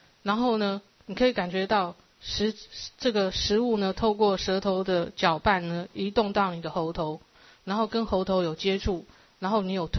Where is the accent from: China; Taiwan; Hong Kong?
Taiwan; 我们台湾人到那边花很多的这个金钱时间啊，还有环境上的这个不适应